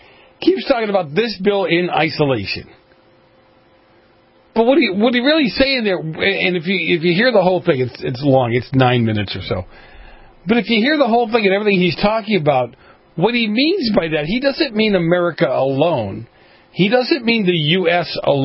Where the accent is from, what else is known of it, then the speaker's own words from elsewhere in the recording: Boston, Massachusetts, United States; I grew up in Boston. I grew up in the north end of Boston in the 70s.